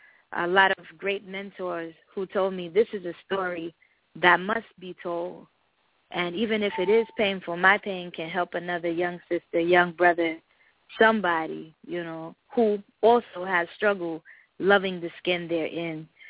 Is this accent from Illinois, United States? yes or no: no; New York, United States; I'm originally from New York, and I'm also, I guess you could call it, mixed race.